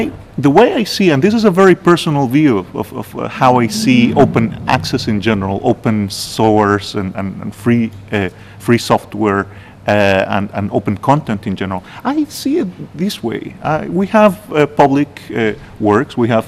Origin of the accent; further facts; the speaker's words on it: Costa Rica; I come from Costa Rica, and we're very famous for our system of national parks.